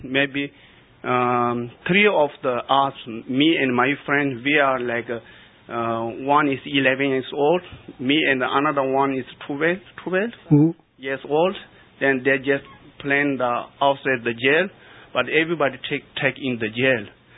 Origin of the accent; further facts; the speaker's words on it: Tibet, China; English is a second language; Also, my hometown, East Tibet